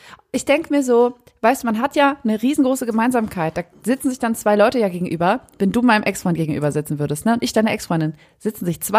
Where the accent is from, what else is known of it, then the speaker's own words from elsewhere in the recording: Saarland, Germany; Ich komme aus dem Saarland.